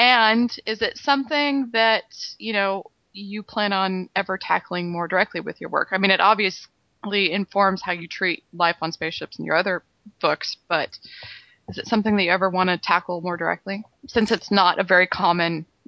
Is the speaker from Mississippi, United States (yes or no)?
no; Santa Cruz, California, United States; I've never lived on a boat, but I'm from Santa Cruz, California.